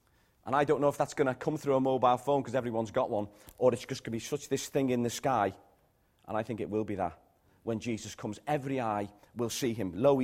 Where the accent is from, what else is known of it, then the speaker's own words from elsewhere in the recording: England, United Kingdom; born there; And I was born in England, yeah.